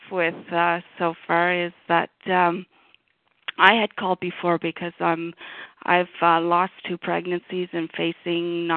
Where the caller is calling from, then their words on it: Canada; I'm calling from Canada.